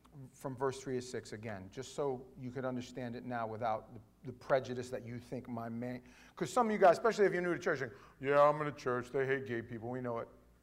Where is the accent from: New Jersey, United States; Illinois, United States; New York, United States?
New York, United States; my mother and father, you know, they were Manhattanites. I grew up in East Village, basically, going to East Village every weekend.